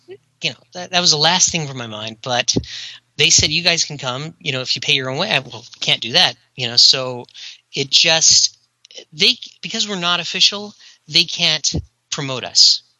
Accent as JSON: {"language": "English", "region": "the South", "country": "United States", "said": "No, I'm from the South, so I can do that accent without people thinking I'm making fun."}